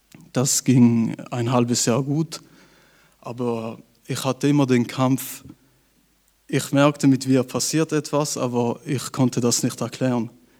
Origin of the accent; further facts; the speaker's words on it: Switzerland; Ich bin 2004 geboren in der Schweiz und wuchs in einem normalen Elternhaus auf.